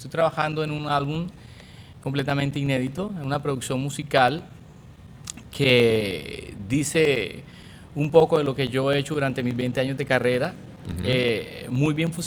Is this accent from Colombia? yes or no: yes; Colombia; nosotros tenemos algunas cosas en Colombia, en familia, con mi esposa. Tenemos un pequeño centro comercial en mi pueblo natal.